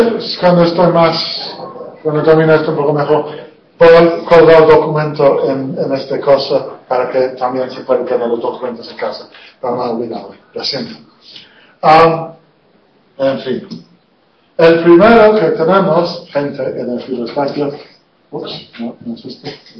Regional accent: England, United Kingdom; Spanish is a second language; Soy inglés.

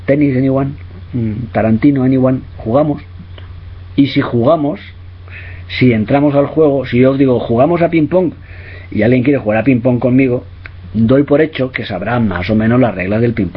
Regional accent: Castellón, Valencian Community, Spain; Mucha gente en mi tierra, soy de Castellón

